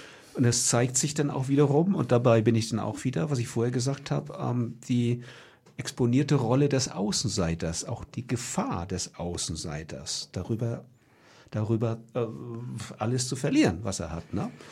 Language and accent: German; Kiel, Schleswig-Holstein, Germany; Ich war unlängst in meiner Heimatstadt Kiel.